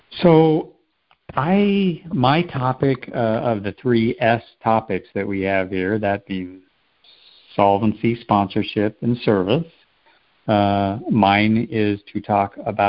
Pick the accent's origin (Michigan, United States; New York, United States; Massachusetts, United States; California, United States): California, United States; Sacramento; I am a debtor from Sacramento, California, in the United States.